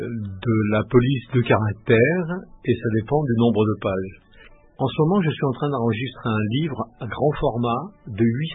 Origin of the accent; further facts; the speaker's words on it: Grenoble, Auvergne-Rhône-Alpes, France; now in Haute-Savoie, France; même si j'habite en Haute-Savoie, je suis grenoblois